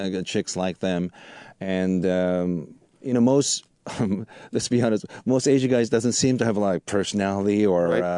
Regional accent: Japan; now in United States; I grew up in Japan

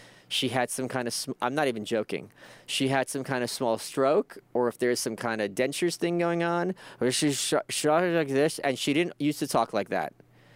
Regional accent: New York, United States; But then I'm a New Yorker, so maybe I'm a little prejudiced in that regard.

